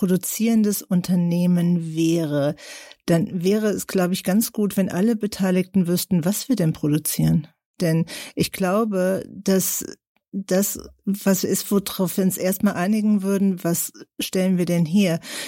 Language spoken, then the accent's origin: German; Rhineland-Palatinate, Germany; accent: Eifel; seit 2015 bin ich zudem Schulleiterin und zwar an einer Realschule Plus in der Vulkaneifel. Das ist meine Heimat, dort wo ich eigentlich auch herkomme. Manchmal hört man es mir auch an, dass ich eine Eiflerin bin